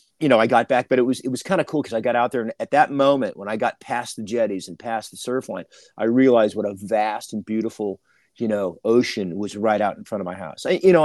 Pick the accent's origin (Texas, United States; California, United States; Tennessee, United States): California, United States; San Diego; So, you know, I grew up in San Diego. I'm a third generation San Diegan.